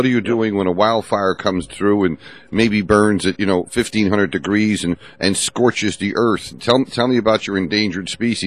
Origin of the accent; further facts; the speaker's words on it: Pennsylvania, United States; I can think of a doctor here in my home state of Pennsylvania